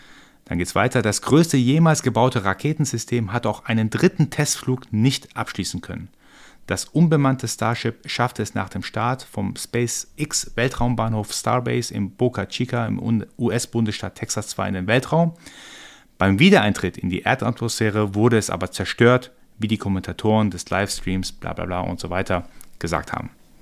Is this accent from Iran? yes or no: yes; Iran; now in Germany; Ich bin gebürtiger Iraner